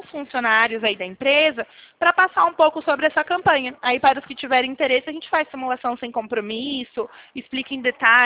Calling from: Limeira, São Paulo, Brazil; Eu falo aqui do estado de São Paulo, do interior, da cidade de Limeira.

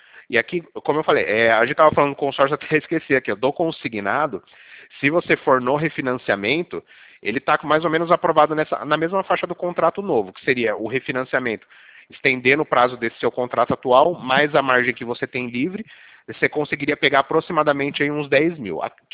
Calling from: Bauru, São Paulo, Brazil; Eu falo aqui de Bauru.

